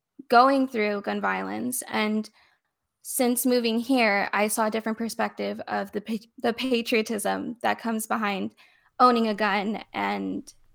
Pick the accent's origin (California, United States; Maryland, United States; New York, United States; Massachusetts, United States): California, United States; Carson; I grew up in Carson, California, low income, mainly people of color, and a lot of gang violence happens.